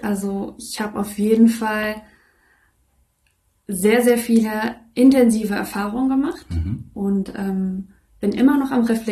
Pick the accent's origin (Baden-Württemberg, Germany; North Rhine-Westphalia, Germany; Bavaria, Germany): North Rhine-Westphalia, Germany; Siegburg; bin 29 Jahre jung. Ich komme aus Siegburg